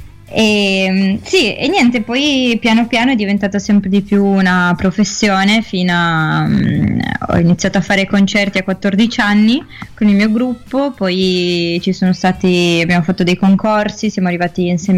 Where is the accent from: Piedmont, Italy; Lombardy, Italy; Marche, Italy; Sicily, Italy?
Lombardy, Italy; Milan; born there; also born or lived in Trieste / Granada; Sono nata a Milano, mio padre è di Milano, e poi ho vissuto a Trieste da mia madre. A un certo punto, poi mi sono trasferita per 3 anni a Granada, che è stata un po' la mia seconda casa.